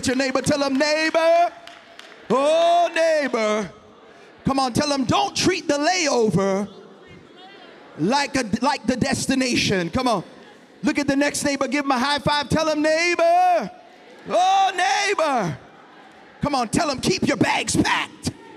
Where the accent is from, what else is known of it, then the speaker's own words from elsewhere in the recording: Toronto, Ontario, Canada; I'm from Malvern. Big up Scarborough, big up Malvern, look.